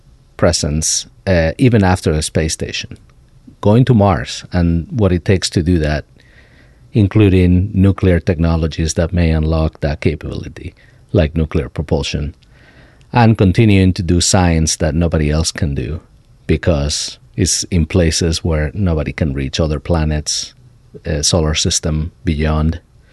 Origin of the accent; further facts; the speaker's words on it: Spain; I grew up in Spain, you know, very distant